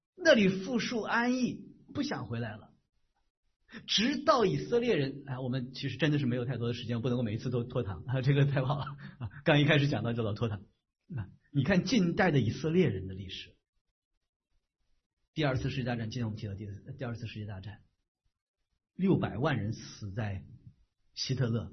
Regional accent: New York, United States; 我来自纽约

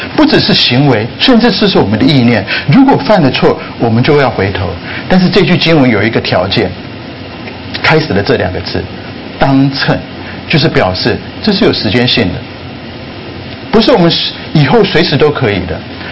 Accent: Taiwan; 在台湾，我从台湾来，我不好意思这么说，前一阵子台湾有流行一句话

